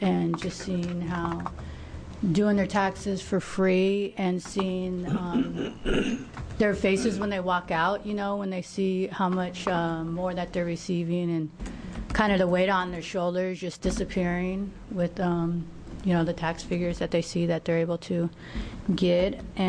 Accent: Klamath Falls, Oregon, United States; now in Portland, United States; I'm originally from Klamath Falls, Oregon. I'm a Klamath tribal member.

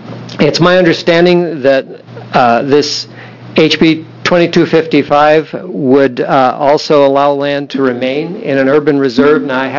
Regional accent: Newburg, United States; I'm from Newburg, and that would be your district, Representative Thatcher

